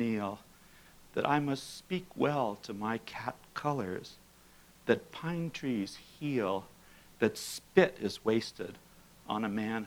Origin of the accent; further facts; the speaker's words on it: Yokohama, Kanagawa, Japan; Part of these poems reflect my experience of growing up in Japan right after World War II. And this is a scene out of that. It's playing with the kids of a school for the blind right next door to where we lived in Yokohama.